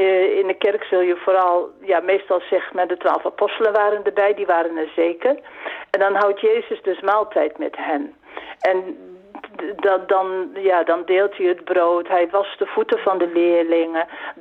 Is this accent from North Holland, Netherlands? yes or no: no; Barger-Compascuum, Drenthe, Netherlands; in Barger-Compascuum. En dat ligt in de zuidoosthoek van Drenthe, 13 kilometer bij Emmen vandaan, waar het grote Wildlandspark is. Daar kom ik vandaan oorspronkelijk.